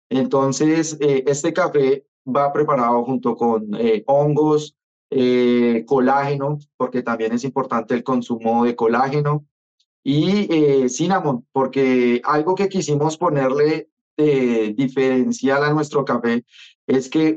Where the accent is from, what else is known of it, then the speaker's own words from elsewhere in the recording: Colombia; somos colombianos y nuestra materia más popular, nuestro insumo más popular es el café.